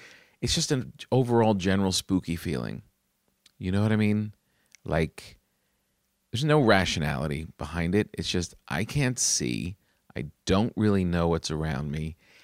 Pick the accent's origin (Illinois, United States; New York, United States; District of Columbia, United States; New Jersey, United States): New Jersey, United States; When you grow up in New Jersey, a convertible is like the coolest thing you could have. And I grew up in Jersey, man, and this is a cool thing to have.